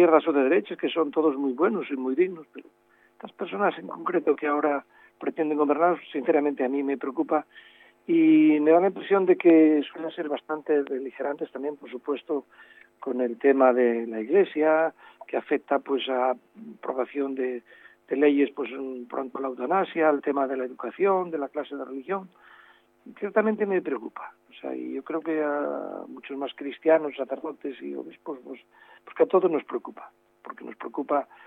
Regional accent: Spain; sino simplemente como españoles

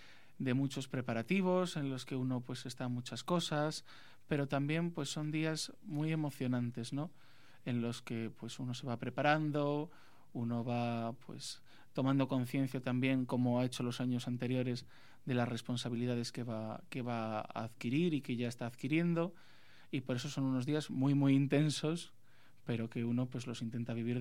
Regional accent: Cantabria, Spain; allí en mi pueblo, el Colegio Torreana de las Hijas de Santa María del Corazón de Jesús, también en Cantabria, pero no en mi pueblo, en el que fui también interno

